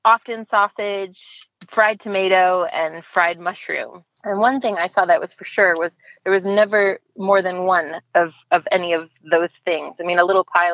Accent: United States; And they also assumed that as an American, I ate all my meals in front of a television on a tray table.

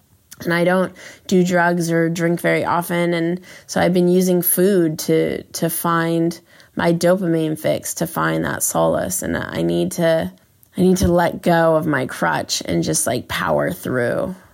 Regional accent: Los Angeles, California, United States; I grew up in LA in Westwood, and looking over my balcony and just totally feeling like anything was possible for me.

